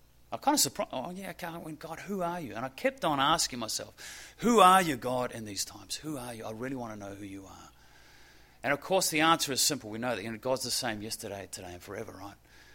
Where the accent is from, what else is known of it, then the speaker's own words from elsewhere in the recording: New Zealand; apart from growing up in New Zealand where we went to school in bare feet.